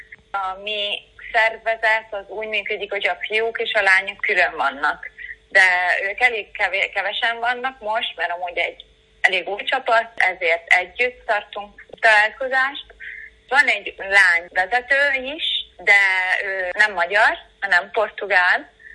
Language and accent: Hungarian; Italy; Hungarian is a second language; a vezetéknevem olasz, mert én olasz vagyok, de édesanyám kecskeméti, két családom magyar, és én amúgy magyarnak is érzem magam.